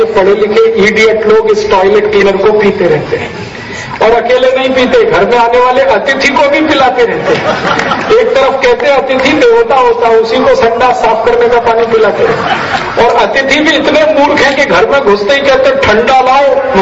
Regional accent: Uttar Pradesh, India; मेरे माता पिता दोनों किसान हैं और खेती करते हैं, उत्तर भारत में अलीगढ़ जिले में हमारा गांव है।

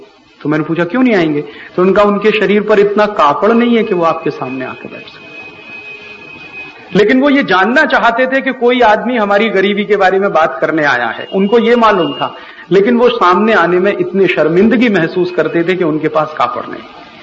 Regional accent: Uttar Pradesh, India; born there; मैं जिस गांव में पैदा हुआ उत्तर प्रदेश में, जिसका नाम आपको लिया गया, नाह मेरा गांव है अलीगढ़ जिले में, मेरे गांव में अभी तक इलेक्ट्रिसिटी नहीं है

